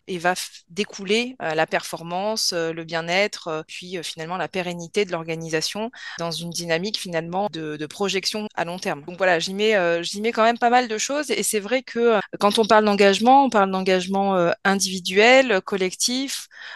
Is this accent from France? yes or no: yes; Southern France, France; moved away as an adult; also born or lived in Paris / Southeast Asia; now in Lyon, France; Je suis à la base originaire du sud de la France. J'ai vécu quelques années à Paris. Je suis partie en Asie du Sud-Est et je suis revenue sur Lyon finalement. Donc voilà, ça fait une dizaine d'années que je suis sur Lyon.